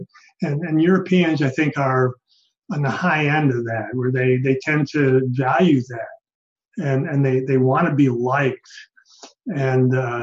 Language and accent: English; Wisconsin, United States; when I was a kid, you know, I'm from Wisconsin, and they'd have these migrant workers.